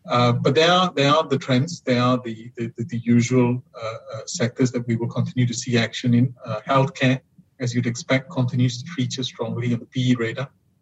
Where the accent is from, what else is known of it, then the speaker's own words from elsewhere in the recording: Malaysia; being Malaysian